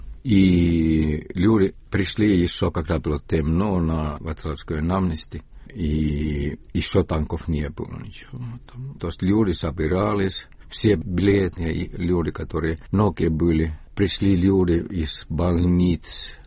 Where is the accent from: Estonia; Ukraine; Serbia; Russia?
Estonia; может быть, они поняли, что я эстонец.